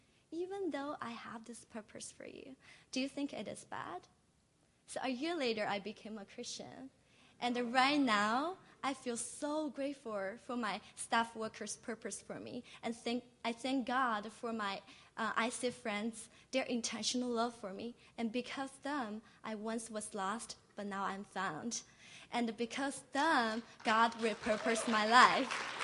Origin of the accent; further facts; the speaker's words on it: China; now in abroad; I'm from China.